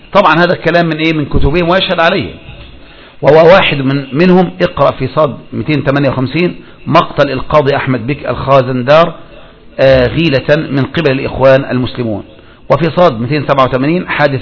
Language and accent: Arabic; Egypt; مساكين والله يا أخواني طلبة العلم عندنا في مصر.